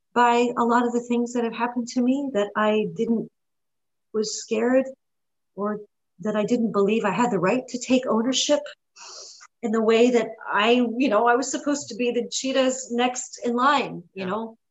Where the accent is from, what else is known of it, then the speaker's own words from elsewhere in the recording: New York, United States; also born or lived in Lugano, Switzerland; Say, well, I basically was raised in New York. I mean, I was born in Lugano, Switzerland. But I grew up in New York. Mm. I'm a New Yorker.